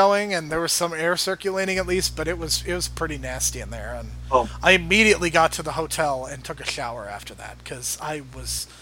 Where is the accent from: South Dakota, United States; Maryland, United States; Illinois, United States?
Illinois, United States; Chicago; I mean, I'm from Chicago. That's Illinois.